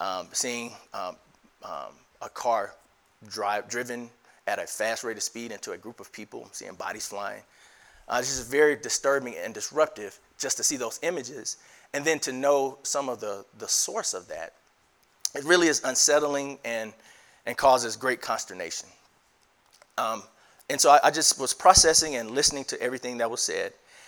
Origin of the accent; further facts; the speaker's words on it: Birmingham, Alabama, United States; I grew up in Birmingham, Alabama. My parents grew up in a segregated Birmingham.